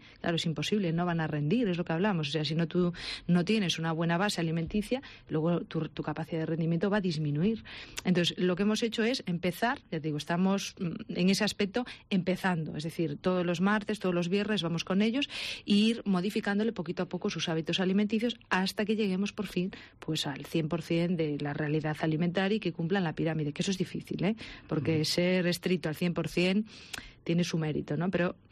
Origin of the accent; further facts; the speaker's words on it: Galicia, Spain; que nosotros somos gallegos y hay que desayunar con un buen pan gallego